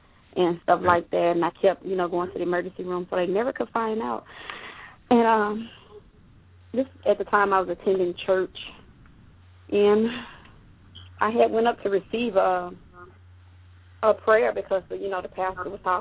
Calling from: Mississippi, United States; I'm calling from Mississippi.

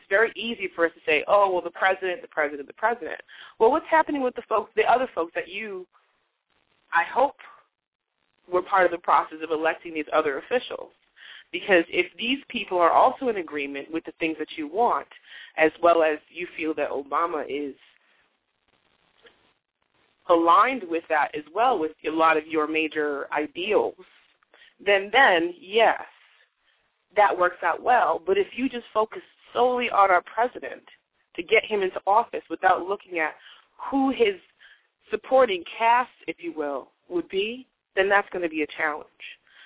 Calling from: Queens, New York, United States; I'm calling from Queens, New York.

